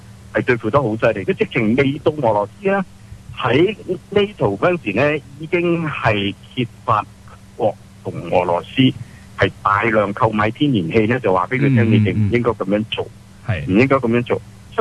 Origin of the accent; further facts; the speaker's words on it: China; now in United States; 我哋喺美國嘅華人呢就好尷尬嘅，即係企喺中間呢，咁你話我哋雖然係入咗美國籍啫，但係我哋都係中國人嚟㗎